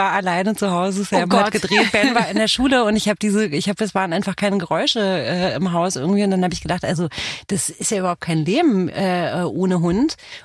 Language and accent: German; Romania; Nee, aus Rumänien bin ich und sie ist aus Griechenland.